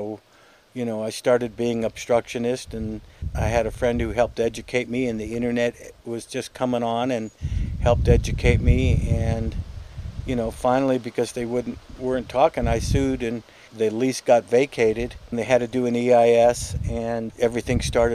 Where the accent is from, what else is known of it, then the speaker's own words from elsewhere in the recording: Brooklyn, New York, United States; also born or lived in Dobbs Ferry; I'm from New York, New York. I was born and raised in Brooklyn. Actually, I was born in Manhattan Hospital, but I grew up in Brooklyn.